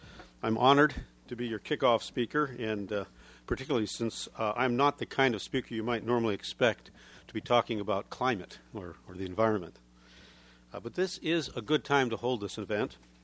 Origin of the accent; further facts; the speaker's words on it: Los Angeles, California, United States; a climate change conference of the governors in Los Angeles, which is my hometown